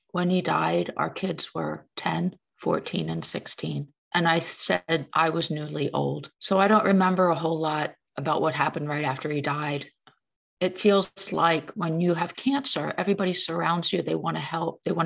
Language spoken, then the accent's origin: English; Pennsylvania, United States; I am. I was born outside Philadelphia.